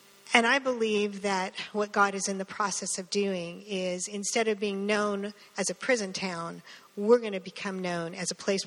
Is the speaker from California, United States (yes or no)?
yes; Folsom, California, United States; I don't know if you're like me, but when I tell people that I'm from Folsom, I get this blank look. And they go, where's that? And then they go, oh yeah, that's the place with the prison.